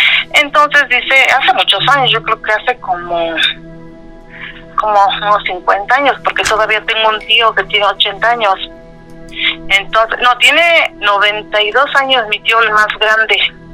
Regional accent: Mexico City, Mexico; Yo soy de aquí, de la Ciudad de México, de la alcaldía Álvaro Obregón.

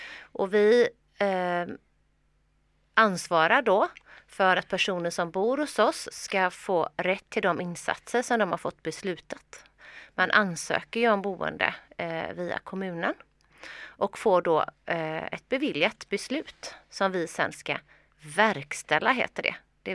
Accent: Gothenburg, Västra Götaland County, Sweden; Det är ju för att jag är från Göteborg, så att det är så svårt då. Det är så lite snö i Göteborg.

